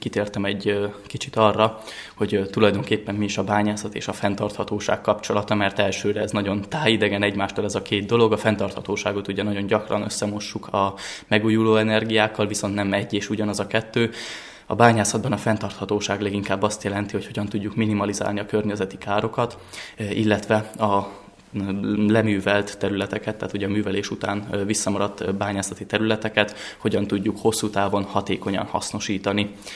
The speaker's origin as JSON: {"language": "Hungarian", "region": "Transylvania", "country": "Romania", "lives_now": "Budapest, Hungary", "said": "én egy erdélyi bányavidékről származom, és itt 12 éves koromban a kezembe akadt egy könyv"}